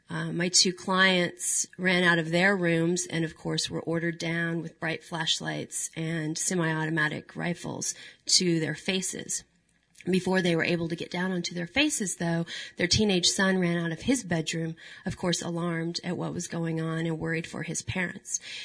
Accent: Tulsa, Oklahoma, United States; also born or lived in Fort Smith, Arkansas; I was born in Fort Smith, Arkansas. I was raised in Tulsa, Oklahoma. I went to a public high school.

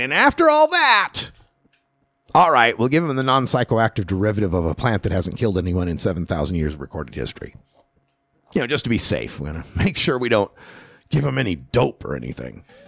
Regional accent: Idaho, United States; That's the level of reefer madness going on in my home state, my birth state of Idaho.

